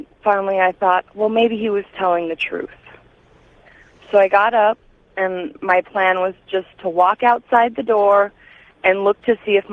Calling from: Fairbanks, Alaska, United States; I'm calling from Fairbanks, Alaska.

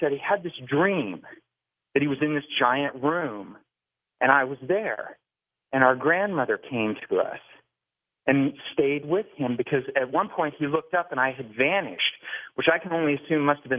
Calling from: Canada; I'm calling you from the Great White North here. We're buried

